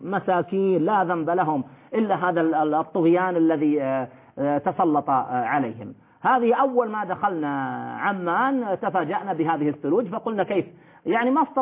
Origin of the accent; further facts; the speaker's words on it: Saudi Arabia; تبوك عندنا في المملكة العربية السعودية